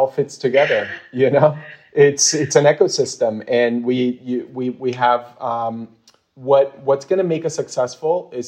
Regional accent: Argentina; I'm, of course, Hispanic. I'm from Argentina.

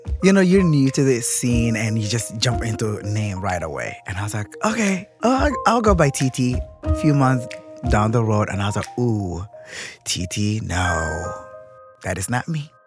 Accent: Kenya; now in United States; I grew up in Kenya with my grandmother and my stepdad and my 2 sisters and my aunt. We moved here in 2000. My whole family's here.

